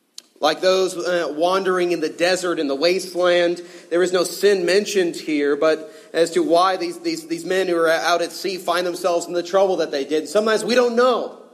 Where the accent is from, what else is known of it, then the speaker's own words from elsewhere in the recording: California, United States; I'm from Southern California